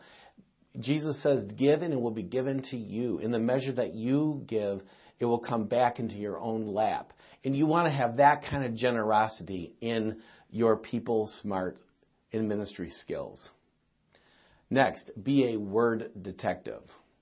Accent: Delavan, Wisconsin, United States; I'm from Delavan, Wisconsin, the 19th century cir

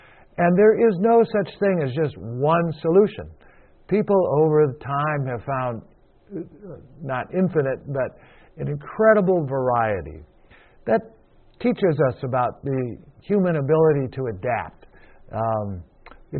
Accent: Midwest, United States; I come from America. I was born here raised in the Midwest, and that gives me a certain perspective of things.

